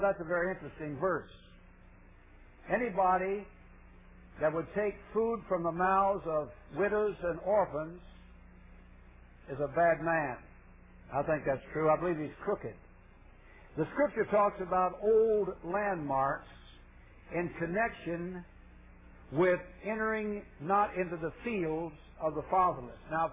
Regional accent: Marked Tree, Arkansas, United States; born there; moved away; I was born down here in the Promised Land, somewhat west of here, in a little place called Mark Tree, Arkansas. And we left the Promised Land to go up with the Yankees a great number of years ago, but I am glad to be back in the Promised Land tonight.

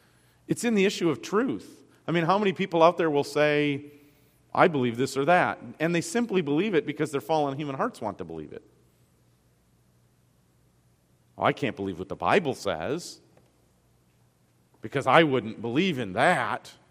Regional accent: Detroit, Michigan, United States; where I grew up in Detroit, Michigan, there was a pretty big split between labor and management.

